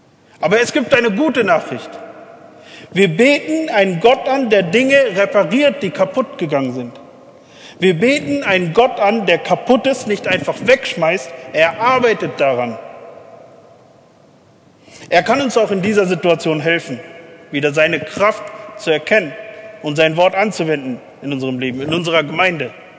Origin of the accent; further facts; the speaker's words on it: Germany; born there; Ich bin in Deutschland geboren